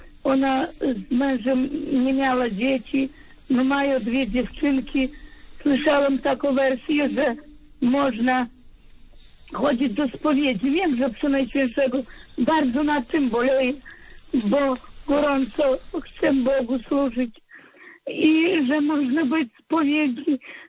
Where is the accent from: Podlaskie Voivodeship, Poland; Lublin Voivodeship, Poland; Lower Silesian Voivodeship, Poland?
Podlaskie Voivodeship, Poland; Bieniowce; Pochodzę z Podlasia. Właściwie z tej wsi, której Piotr Andrukiewicz, wsi Bieniowce.